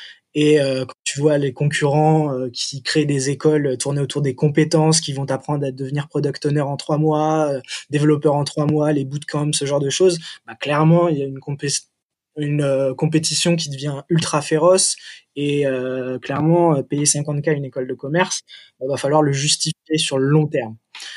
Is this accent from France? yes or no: yes; Île-de-France, France; parce que moi, je viens de la Seine-et-Marne